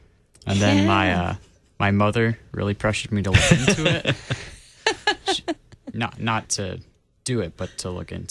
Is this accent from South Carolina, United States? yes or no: yes; Columbia, South Carolina, United States; I'm from Columbia, South Carolina.